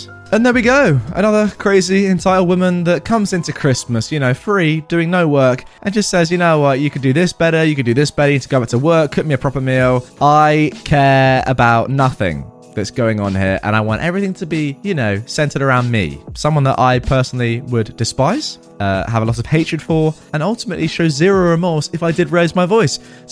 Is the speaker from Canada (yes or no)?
no; Germany; If you haven't guessed by now, I am from Germany and my mum lived in the GDR.